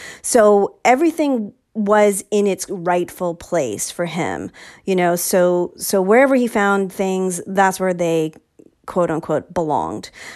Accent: New York City, New York, United States; I'm from New York City. That's where I was born.

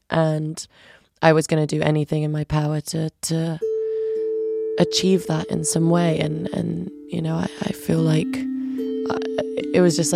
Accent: Kosovo; first language Albanian; like me knowing my roots and where I'm from and Kosovo always in my mind. And, you know, Albanian was my first language I spoke at home. And then English was something that I did in school and I spoke to with my friends.

